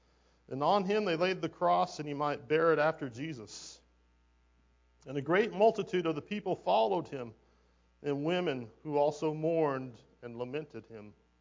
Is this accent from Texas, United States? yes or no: yes; Texas, United States; I wasn't born in Texas, but my parents got me here as fast as they could.